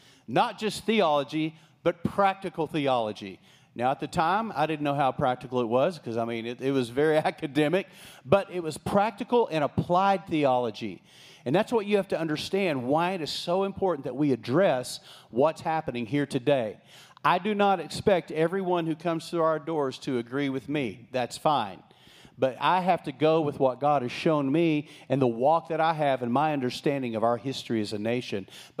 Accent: Texas, United States; I grew up in West Texas. I mean, we didn't even know who Jews were. I mean, that wasn't common where I lived.

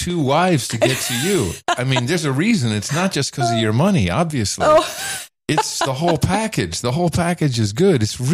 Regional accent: Netherlands; the culture that I grew up in the Netherlands is the birthday.

